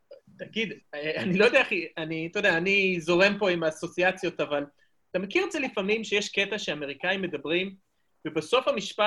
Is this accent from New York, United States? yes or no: no; Philadelphia, Pennsylvania, United States; אני מפילדלפיה, ואותי גידלו ככה לזלזל בווסט קוסט.